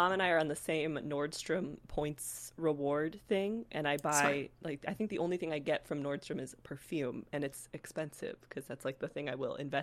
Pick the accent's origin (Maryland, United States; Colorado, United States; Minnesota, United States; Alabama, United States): Colorado, United States; also born or lived in California; I grew up in Colorado. That's where I was doing Irish dance. And then I went to college in California.